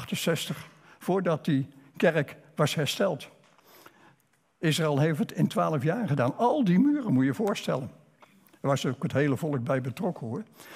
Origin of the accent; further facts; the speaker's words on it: Rotterdam, South Holland, Netherlands; Ik als geboren Rotterdammer, in mijn jonge jaren heb ik nog de Laurenskerk, de grote kerk, de Sint-Laurenskerk in Rotterdam, heb ik nog in zijn half verwoeste staat gezien.